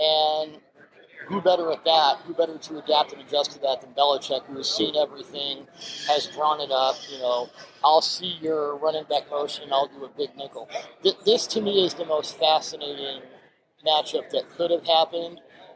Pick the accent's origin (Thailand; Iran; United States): United States; Seattle, Washington; I'm from Seattle.